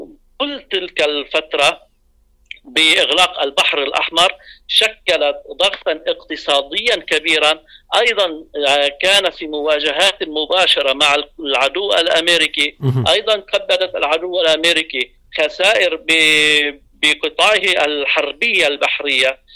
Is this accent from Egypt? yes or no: no; Lebanon; لأننا عندنا في لبنان لا يوجد سيادة